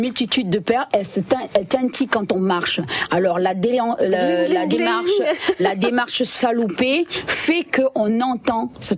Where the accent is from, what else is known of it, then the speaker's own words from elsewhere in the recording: Senegal; Une femme, chez nous, au Sénégal, doit toujours sentir bon.